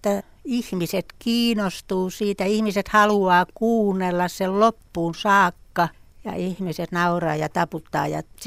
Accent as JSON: {"language": "Finnish", "region": "Karelia", "country": "Finland", "said": "Mä olen karjalainen ja isä oli karjalainen."}